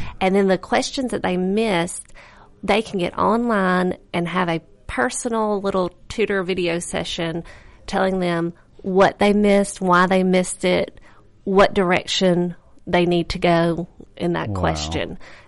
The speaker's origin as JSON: {"language": "English", "town": "Enterprise", "region": "Alabama", "country": "United States", "also_born_or_lived": "Mobile", "said": "But we lived in Mobile. We're from Enterprise, but we lived in Mobile."}